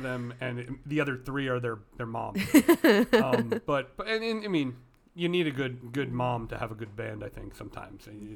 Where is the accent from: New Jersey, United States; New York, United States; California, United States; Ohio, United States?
New Jersey, United States; So growing up in North Jersey, those bands played my scene all the time.